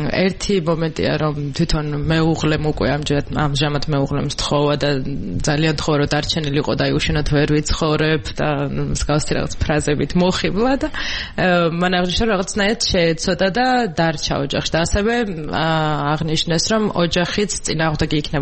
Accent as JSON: {"language": "Georgian", "region": "Imereti", "country": "Georgia", "said": "უპირველეს ყოვლისა მე თვითონ იმერეთიდან ვარ და ხშირად მეწადა ხოლმე ეგ სოფელში"}